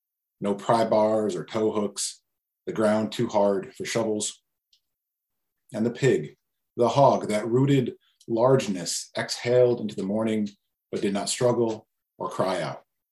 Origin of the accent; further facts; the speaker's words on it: Binghamton, New York, United States; because I'm from Binghamton, originally Binghamton, New York, for those of you who don't know.